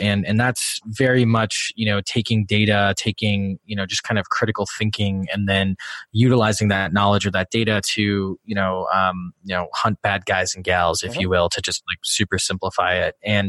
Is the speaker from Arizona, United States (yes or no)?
no; Wisconsin, United States; I come from a very like blue collar background. I grew up in Wisconsin. I went to school in Illinois